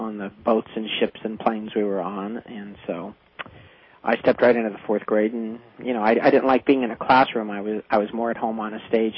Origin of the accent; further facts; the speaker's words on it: Denver, Colorado, United States; And I grew up in Denver, and my first instrument I played was the drums.